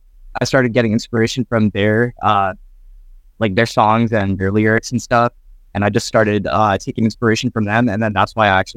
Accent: Winnipeg, Manitoba, Canada; I'm not just from Winnipeg. I always go like all over the place

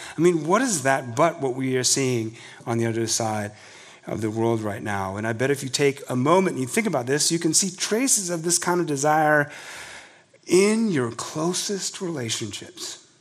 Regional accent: South Korea; You can see mimetic desire in the conflicts of my home country, Korea.

